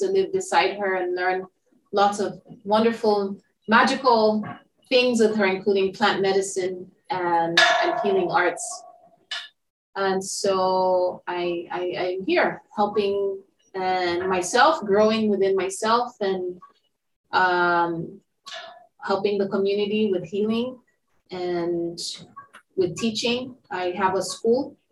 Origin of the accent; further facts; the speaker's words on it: Kenya; I grew up in Kenya, and my grandmother used a lot of herbal medicine.